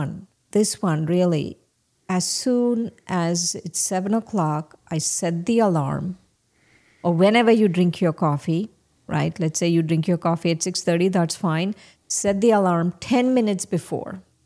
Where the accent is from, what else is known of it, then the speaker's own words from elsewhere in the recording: India; when I was growing up in India